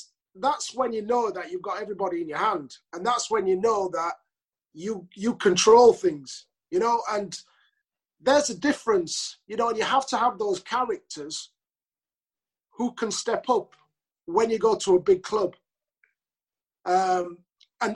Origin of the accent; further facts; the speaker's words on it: Doncaster, Yorkshire and the Humber, United Kingdom; I think when I was at Sheffield United, it was good for me because I came from Doncaster and nobody was expecting anything from me.